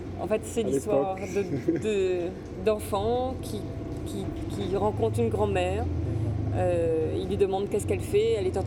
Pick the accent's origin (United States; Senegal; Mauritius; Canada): Mauritius; on vient de l'île Maurice, on est mauricien depuis plusieurs générations